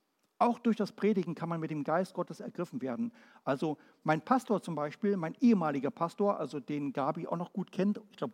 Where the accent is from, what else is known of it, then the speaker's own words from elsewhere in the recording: Berlin, Germany; Ich bin aufgewachsen worden in Ost-Berlin. Bin ich geboren, aufgewachsen, da waren noch tiefe DDR-Zeiten. Meine Oma hatte Westverwandte